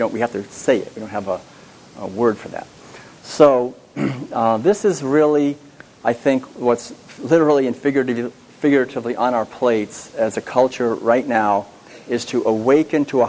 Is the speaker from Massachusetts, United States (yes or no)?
yes; Concord, Massachusetts, United States; I was born in Concord, Massachusetts, and raised there